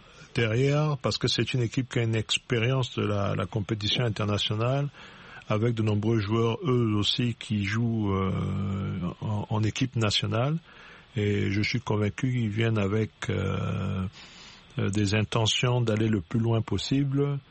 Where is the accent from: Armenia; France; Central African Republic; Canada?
Central African Republic; la République centrafricaine, mon pays d'origine.